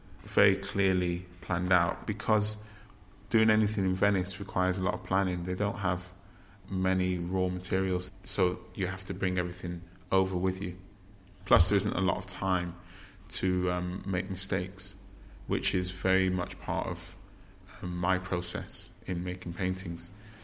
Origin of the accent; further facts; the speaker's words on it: United Kingdom; of African heritage, but born and raised in Britain. You know, growing up in the 70s and 80s